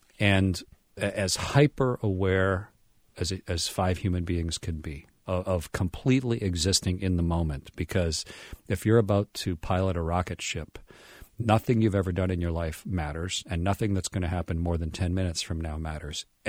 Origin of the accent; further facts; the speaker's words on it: Canada; So, I'm a little kid, and I'm from Canada. Canada had no astronaut program.